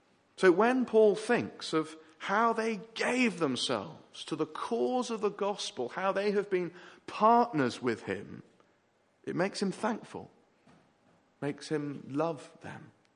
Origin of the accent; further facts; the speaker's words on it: England, United Kingdom; You don't understand. I'm an Englishman.